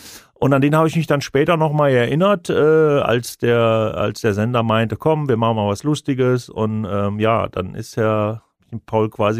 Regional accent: Rhineland, Germany; ich bin ja auch Rheinländer

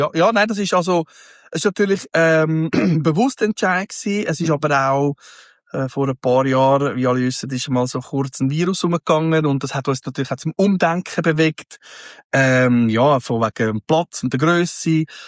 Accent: Zurich, Switzerland; Das ist Schweizerin, Zürcherin. Also ich bin dann geboren, aufgewachsen in Zürich, bin ein waschechter Stadtzürcher. Manche sagen, ich verlasse eigentlich meine Zone 3 nicht.

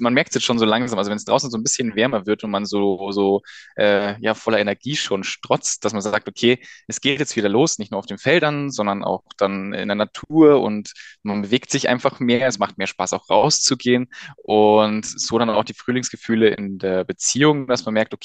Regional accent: Bavaria, Germany; ich komme aus Oberbayern. Ja, so redest du aber nicht.

